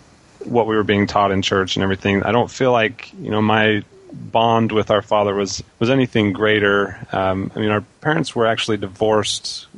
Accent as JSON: {"language": "English", "town": "Orange", "region": "California", "country": "United States", "tie": "born there", "said": "And I was born in Orange, California."}